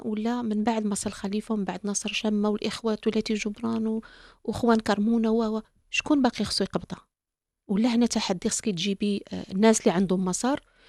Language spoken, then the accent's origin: Arabic; Morocco; عندنا في المغرب